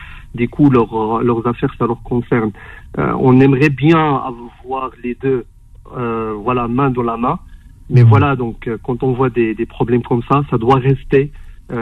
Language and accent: French; Morocco; Moi, je suis marocain.